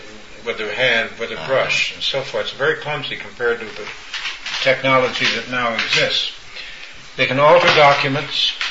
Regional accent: United States; I said I was born and raised. I'm an American.

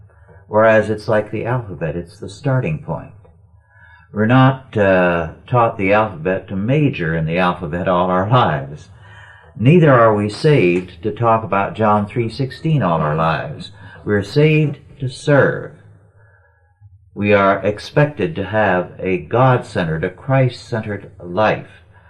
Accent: Kingsburg, California, United States; she also has a home in my hometown, Kingsburg, California.

